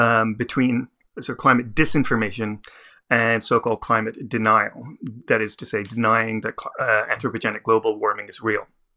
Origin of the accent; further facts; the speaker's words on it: Canada; as a Canadian and as somebody who obviously follows the climate discourse quite closely